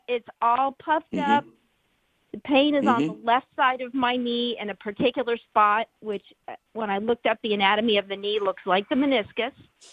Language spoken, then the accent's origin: English; California, United States; I'm 61 years old. Nice. I grew up in the Bay Area, and I just retired this year as an elementary school teacher.